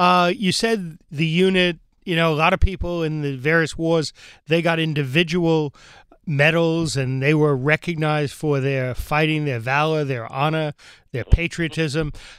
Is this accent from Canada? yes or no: no; New York, United States; I'm from New York, and one of the things that we know in New York that our whole New York scene has been so enriched